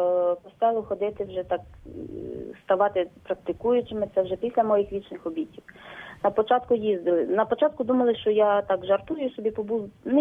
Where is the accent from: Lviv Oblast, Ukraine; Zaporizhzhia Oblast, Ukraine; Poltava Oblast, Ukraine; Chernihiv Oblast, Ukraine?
Poltava Oblast, Ukraine; Zinkiv; тому що я походжу з Зіньківця.